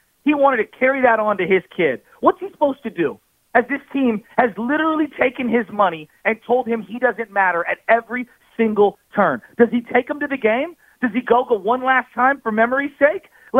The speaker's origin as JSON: {"language": "English", "town": "San Francisco", "region": "California", "country": "United States", "tie": "born or raised there", "said": "I grew up near Candlestick, okay? Candlestick got demolished, and it's as disgusting as ever. And it was a poor neighborhood to begin with, okay?"}